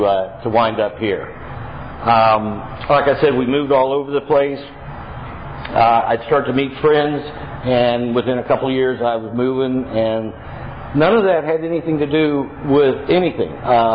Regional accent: Atlanta, Georgia, United States; born there; I was born in Atlanta.

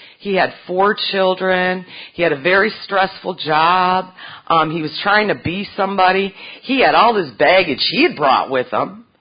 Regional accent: Michigan, United States; But anyways, I was raised in Michigan, and I am the middle child, so I also have middle child problems.

